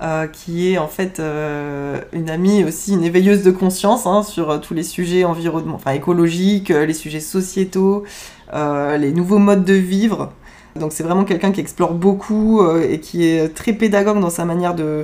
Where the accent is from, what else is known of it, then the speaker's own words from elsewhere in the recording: Javron-les-Chapelles, Pays de la Loire, France; C'est là où je suis née, c'est à Javron-les-Chapelles, hein, c'est chez moi. Enfin, c'est vraiment chez moi de cœur. Je vis plus là-bas, mais c'est vrai que bon, j'ai grandi là-bas, j'y suis née.